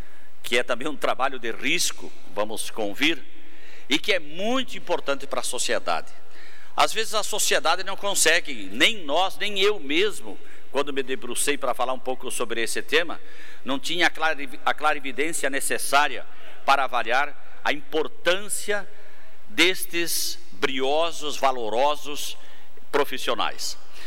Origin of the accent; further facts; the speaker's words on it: Arroio Trinta, Santa Catarina, Brazil; born there; da minha cidade natal, Arroio 30